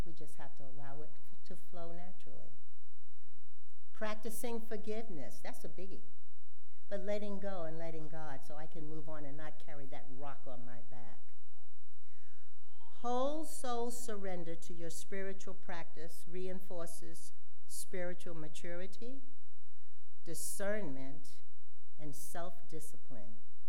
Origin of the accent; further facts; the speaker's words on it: California, United States; I'm a Californian, 40 years. You know I drive freeways.